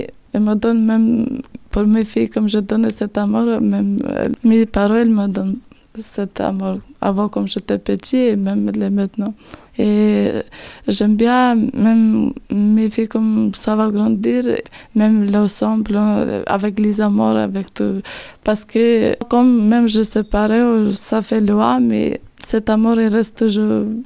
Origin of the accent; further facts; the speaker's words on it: Albania; French is a second language; Je viens au pays d'Albanie